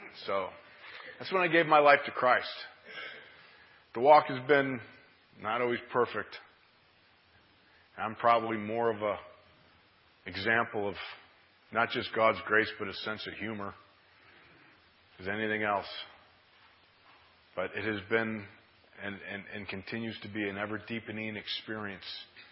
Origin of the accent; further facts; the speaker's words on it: Orchard Park, New York, United States; I was saved at the age of 8. I'm originally from Orchard Park, New York. Grew up in a church that I was related to 3/4 of it. It was a Plymouth Brethren Church.